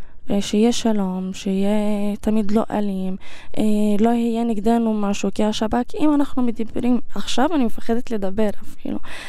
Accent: Umm al-Fahm, Haifa District, Israel; אני מאום אל-פחם, אז רוב הסביבה שלי כן חושבת כמוני

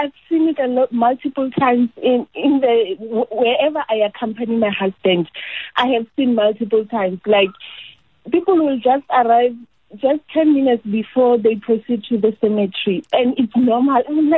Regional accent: North West, South Africa; So the first one is, I'm from the Northwest. I was raised in the Northwest. I'm Motswana.

